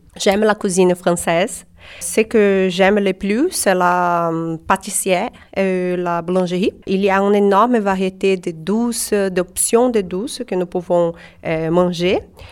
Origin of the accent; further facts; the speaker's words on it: São Paulo, Brazil; French is a second language; now in Amboise, France; Je viens de São Paulo. Il y a plus de 20 millions d'habitants, de personnes là-bas. Alors, ma vie est trop grande, bruyante.